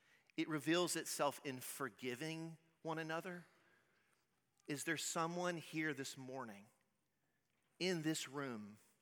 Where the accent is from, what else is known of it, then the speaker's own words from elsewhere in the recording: the South, United States; As a Southerner, my default setting is nice.